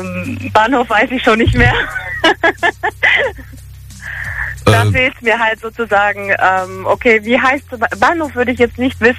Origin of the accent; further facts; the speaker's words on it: Kazakhstan; Und ich komme auch aus Kasachstan